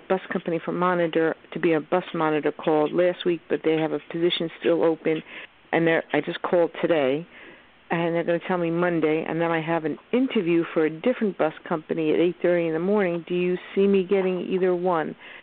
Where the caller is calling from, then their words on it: Long Island, New York, United States; Long Island.